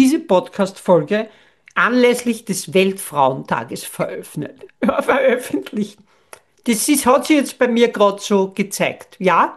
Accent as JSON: {"language": "German", "country": "Austria", "said": "also bei uns in Österreich, solange die Kinder so klein sind, also zu 90% geht die Frau nur Teilzeit arbeiten."}